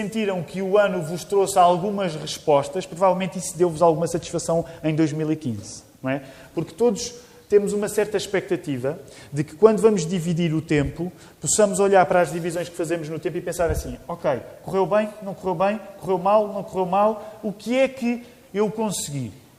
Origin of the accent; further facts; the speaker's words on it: Queluz, Lisbon, Portugal; quando eu era pequenino, a igreja onde eu cresci, lá em Queluz